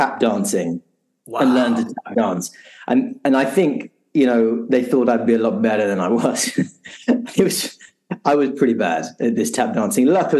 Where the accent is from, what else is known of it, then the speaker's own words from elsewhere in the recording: Worcester, West Midlands, United Kingdom; So I grew up in the Midlands in the UK, so a town called Worcester.